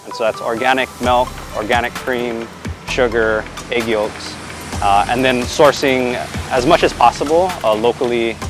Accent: Pearl City, Hawaii, United States; also born or lived in Long Beach / Mililani; I mean, I grew up in Hawaii, so raised in Pearl City, and then my dad was in the military, so we actually moved to California, and so I lived there for about 4 years in Long Beach. After that, moved back to Hawaii, to Mililani

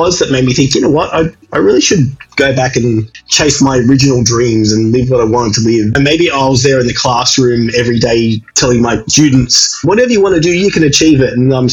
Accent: Sydney, New South Wales, Australia; as a child growing up in Sydney

